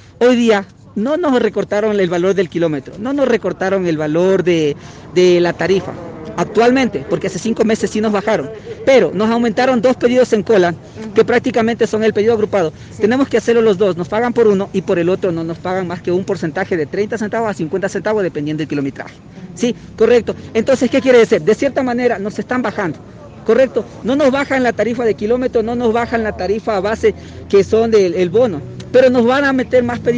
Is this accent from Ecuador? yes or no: yes; Ecuador; Yo soy ecuatoriano